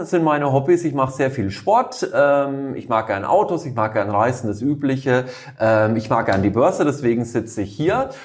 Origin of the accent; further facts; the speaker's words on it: Würzburg, Bavaria, Germany; moved away as an adult; now in Munich, Germany; Ich komme eigentlich aus Würzburg, bin aber seit über 12 Jahren hier in München